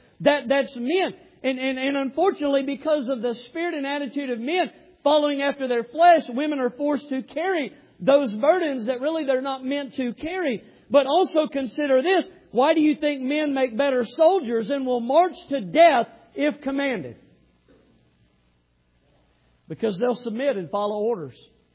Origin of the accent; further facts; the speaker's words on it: the South, United States; accent: southern; and I had my southern accent, and we started talking about sweet tea